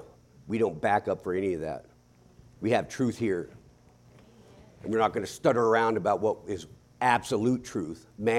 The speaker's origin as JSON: {"language": "English", "region": "Alaska", "country": "United States", "said": "Because I will not back up on what I am as an American or what I am as a Christian or an Alaskan."}